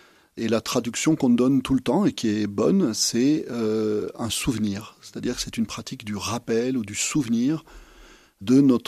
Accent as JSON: {"language": "French", "region": "Massif Central", "country": "France", "lives_now": "Paris, France", "said": "moi je suis originaire du Massif Central, alors bon, j'aime beaucoup la capitale, hein, mais c'est quand même pas mon milieu naturel."}